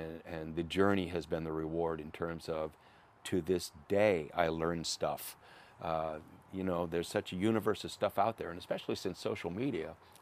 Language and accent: English; Riverside, California, United States; I grew up in Riverside. My dad used to take us down to Salton Sea when you could actually swim in it.